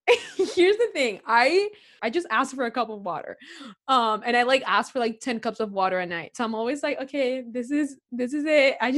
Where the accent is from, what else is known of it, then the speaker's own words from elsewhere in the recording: Chile; oh, I'm from Chile.